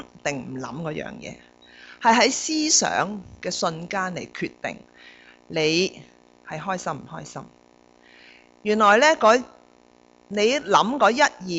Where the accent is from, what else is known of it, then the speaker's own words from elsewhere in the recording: China; 我们中国人有些智慧，我们说人生呢不如意事十常八九